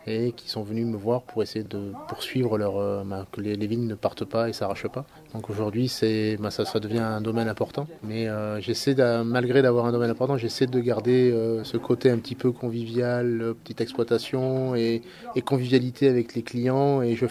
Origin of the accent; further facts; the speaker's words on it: Libourne, Nouvelle-Aquitaine, France; Je suis natif de Bordeaux, plus particulièrement Libourne, dans le Pomerol. Et la vie m'a amené dans la région